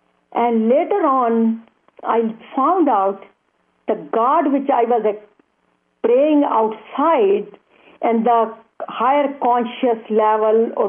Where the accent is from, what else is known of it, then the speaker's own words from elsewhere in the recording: India; Actually, I am from India, and my bringing up was in a Hindu family